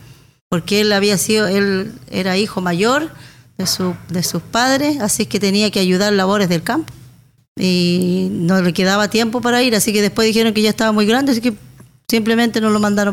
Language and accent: Spanish; Río Negro, Los Lagos, Chile; yo soy nacida y criada en el sector que se llama El Bolsón, Riachuelo, comuna de Río Negro. Yo estudié ahí en la escuela del sector